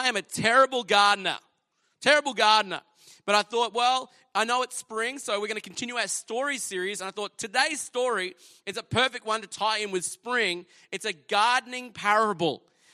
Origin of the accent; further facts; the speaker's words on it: Toowoomba, Queensland, Australia; I grew up in Toowoomba